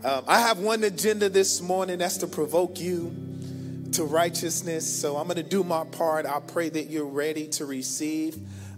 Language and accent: English; Chicago, Illinois, United States; But I'm originally from Chicago, born and bred. I grew up in a housing project called Augel Gardens on the south side of Chicago.